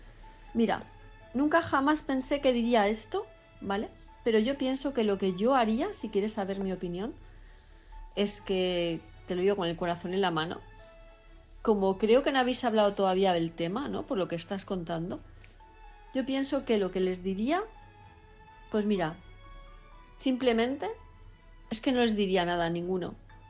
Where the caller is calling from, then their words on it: Palma, Balearic Islands, Spain; de Palma de Mallorca